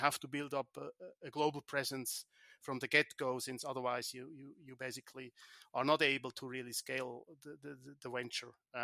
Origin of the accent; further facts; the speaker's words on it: Switzerland; I was raised in Switzerland, and I'm Swiss.